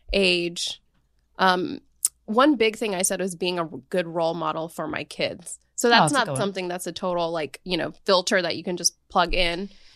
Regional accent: Gujarat, India; You have to like be from the same community as me. So I'm Gujarati Indian.

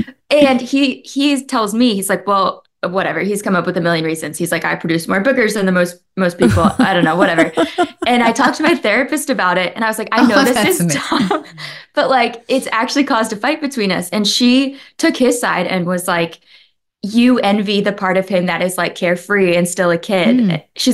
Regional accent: the South, United States; I was ready, like, because I'm from the South and I was like, I could be married tomorrow and be ready for kids.

